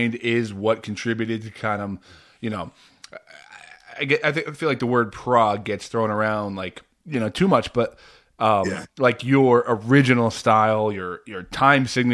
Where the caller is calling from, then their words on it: New Jersey, United States; I'm in New Jersey, and Mike there is in Georgia.